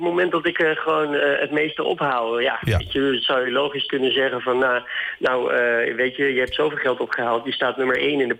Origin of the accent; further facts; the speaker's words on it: Groningen, Netherlands; om mij als Groninger richting Hilversum te krijgen voor een nachtje